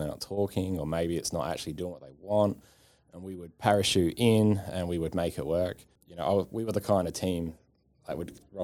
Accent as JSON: {"language": "English", "country": "Australia", "said": "There's about 30 of us. We're all Australian. We're Adelaide based."}